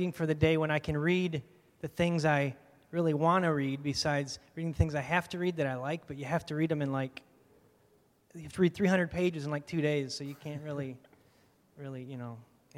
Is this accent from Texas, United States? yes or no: no; Holland, Michigan, United States; I was born and raised in Holland, Michigan, only about 3 miles from Lake Michigan and a couple miles from Lake Makatawa.